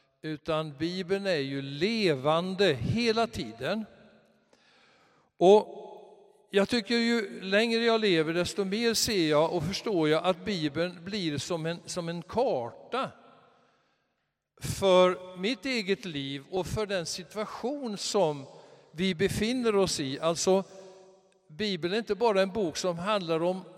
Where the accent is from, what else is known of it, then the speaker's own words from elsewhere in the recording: Borås, Västra Götaland County, Sweden; born there; jag är född i Borås. Årtalet kan vi glömma.